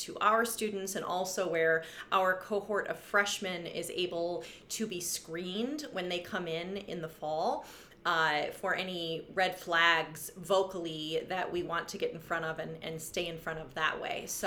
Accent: Michigan, United States; And I was in LA for a while and ended up coming home. I'm originally from Michigan

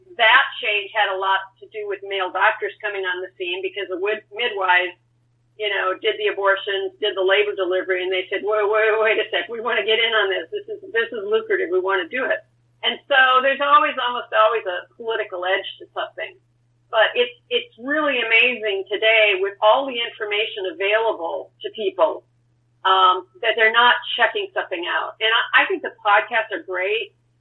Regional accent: Bismarck, North Dakota, United States; growing up in Bismarck in the 50s and 60s, I don't think I'd ever heard the word atheist.

